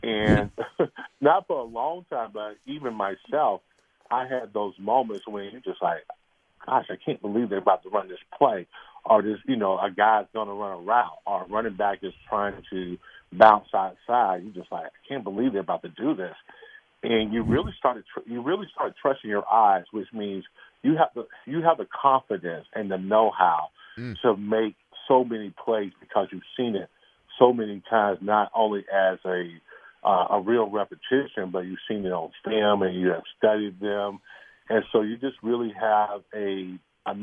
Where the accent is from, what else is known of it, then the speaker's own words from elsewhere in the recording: Lamar, South Carolina, United States; Well, you know, I'm from the South. You know, I'm from a little town called Lamar, South Carolina.